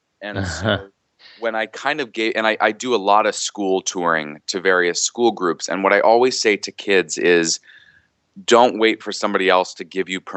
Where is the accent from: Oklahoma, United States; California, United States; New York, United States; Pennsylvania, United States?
Pennsylvania, United States; Pittsburgh; I was just back in Pittsburgh, my hometown, doing a book signing for both Better Nate Than Ever and 5678.